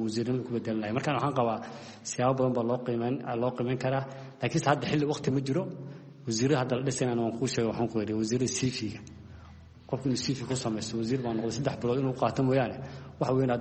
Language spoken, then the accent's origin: Somali; Kismayo, Lower Juba, Somalia; Jubbaland waxaan ka soo jeedaa Kismaayo